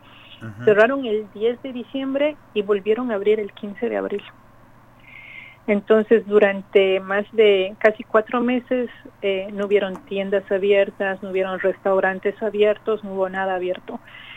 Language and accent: Spanish; Bolivia; moved away as an adult; now in Germany; No, yo soy boliviana, pero me alemanicé después de 10 años de vivir en Alemania.